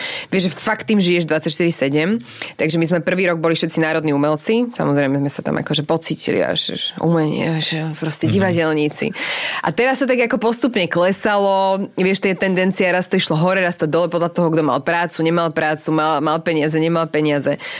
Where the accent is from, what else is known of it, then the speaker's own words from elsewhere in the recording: Nitra, Nitra Region, Slovakia; now in Senec, Slovakia; potom sme sa presťahovali do Krškán, takže už som nebola taká Klokočinová.